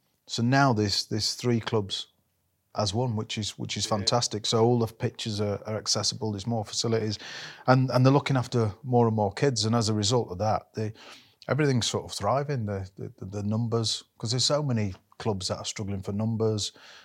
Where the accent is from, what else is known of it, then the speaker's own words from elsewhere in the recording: Leeds, Yorkshire and the Humber, United Kingdom; But I always wanted to play for Leeds. It's my hometown club. Everybody in this place wanted to play for the Leeds Rhinos.